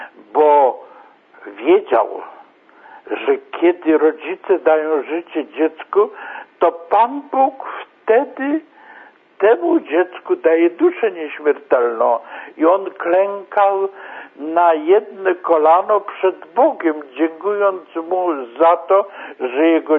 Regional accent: Vilnius County, Lithuania; urodziłem się na Wężczyźnie 92 lata temu, zobaczcie, jaki stary jestem, i dlatego też wychowałem się tam, nasiąkając tymi pięknymi tradycjami

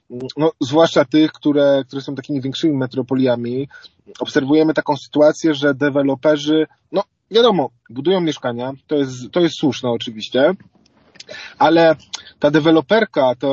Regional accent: Kraków, Lesser Poland, Poland; ja mieszkam w Nowej Hucie, urodziłem się w Nowej Hucie, miałem chrzest w Nowej Hucie. Całe życie związane z Nową Hutą

